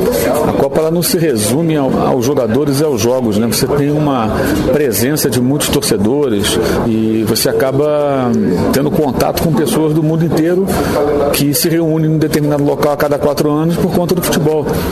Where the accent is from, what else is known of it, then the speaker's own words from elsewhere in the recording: Niterói, Rio de Janeiro, Brazil; no caso do Rio de Janeiro, eu sou de Niterói, então não deixa de ser a minha terra, né?